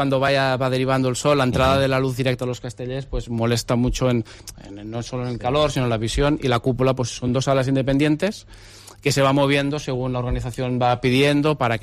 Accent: Tarragona, Catalonia, Spain; Decir, pues los que somos de Tarragona

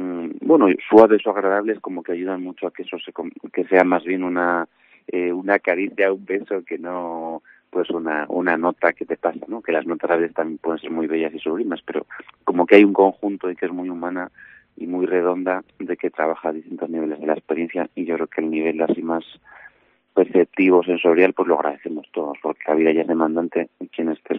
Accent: Santiago de Compostela, Galicia, Spain; also born or lived in La Coruña / Madrid; yo soy de Santiago, o sea, nacido ahí, me crié ahí hasta los 18 años. Luego me fui a La Coruña, luego para Madrid y luego he vuelto ahora para Santiago el año pasado temporalmente. O no sé si temporalmente, pero llevo solo un año.

